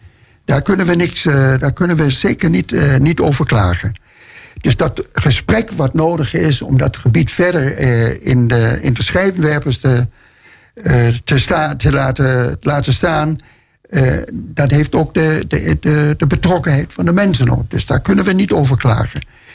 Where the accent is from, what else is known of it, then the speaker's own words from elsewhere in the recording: Denmark; now in Netherlands; Ik kom uit Denemarken. Ik ben Deen eigenlijk van oorsprong. Ik woon al 43 jaar in Nederland. Ik ben ook ondertussen Nederlander.